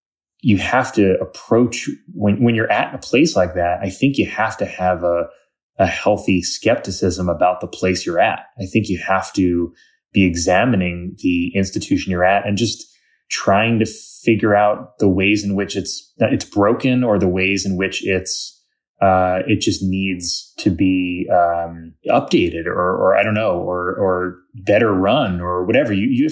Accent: Staten Island, New York, United States; thinking, reflecting back on SNL and growing up in Staten Island.

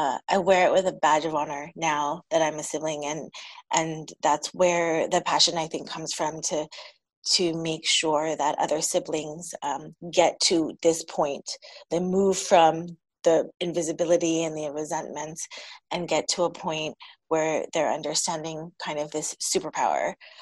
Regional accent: Minnesota, United States; born there; I'm Taiwanese American. I'm from actually born in Minnesota.

